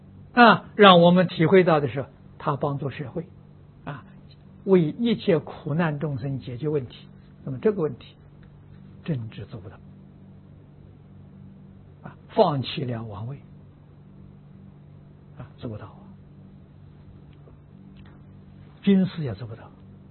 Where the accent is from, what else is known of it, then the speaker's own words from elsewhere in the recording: Anhui, China; moved away; 我们家乡属于桐城派的地盘，所以农村里面都有私塾啊